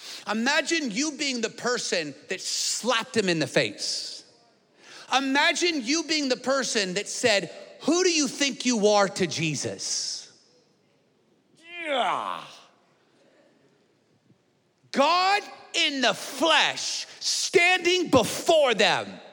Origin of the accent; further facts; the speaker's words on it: Texas, United States; And we're from Texas, y'all